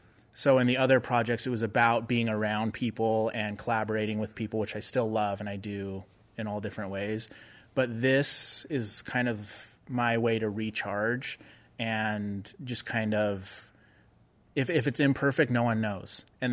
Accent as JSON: {"language": "English", "town": "Tri-Cities", "country": "United States", "tie": "born or raised there", "said": "I grew up in Tri-Cities. There wasn't a whole lot of venues going on at that time."}